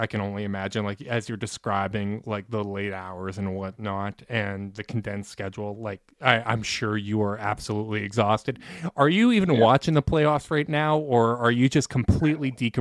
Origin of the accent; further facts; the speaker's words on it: Canada; it hurts me as a Canadian. It truly does.